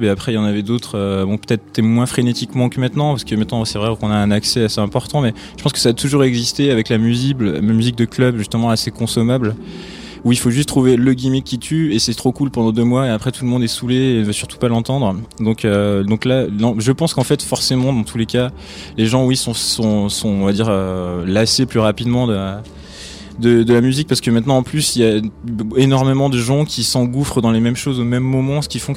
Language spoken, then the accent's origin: French; Lyon, Auvergne-Rhône-Alpes, France; Après moi je viens de Lyon